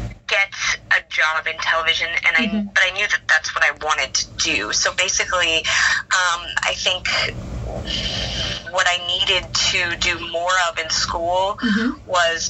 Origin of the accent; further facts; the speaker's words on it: Maine, United States; I ended up landing a job in Bangor, and Maine happens to be my home state as well